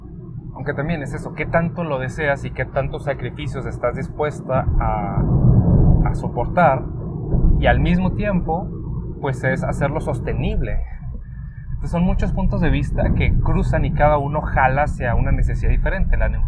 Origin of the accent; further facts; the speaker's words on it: Mexico; pues somos México, somos la región mexicana de artistas, de creativos, de ingenieros, de cualquier cosa.